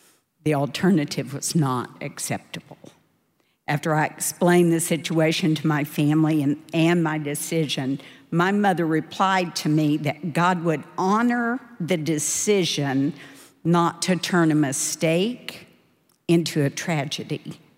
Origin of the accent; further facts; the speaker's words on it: Dallas, Texas, United States; I grew up in Dallas in a really wonderful but imperfect family.